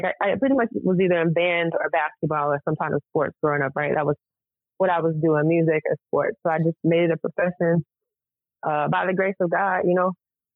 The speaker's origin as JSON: {"language": "English", "town": "Chicago", "region": "Illinois", "country": "United States", "tie": "born or raised there", "said": "Who didn't growing up in Chicago, especially with the Bulls winning like 6 rings, right?"}